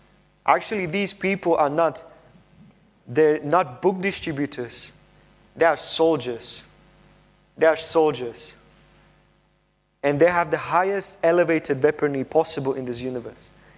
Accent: Slovakia; I'm from Slovakia

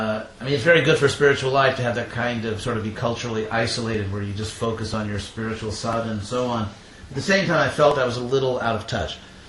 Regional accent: Los Angeles, California, United States; I was born in Los Angeles. So I'm a, as they say in Mexico, gringo. I was born in Los Angeles and grew up there.

